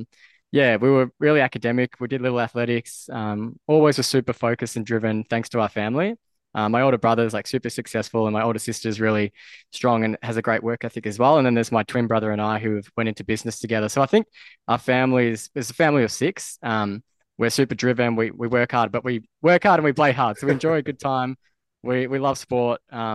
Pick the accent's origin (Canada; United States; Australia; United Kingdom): Australia; Melbourne, Victoria; So I was born and raised in Melbourne. I was born 18 minutes after my brother, so I'm a twin.